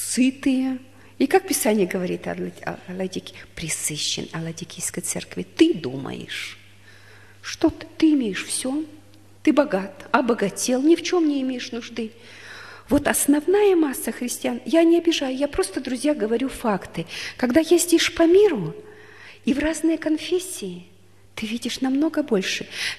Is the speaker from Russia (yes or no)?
yes; Russia; Он немец, я русская. Мы не похожи, знаете, русская душа.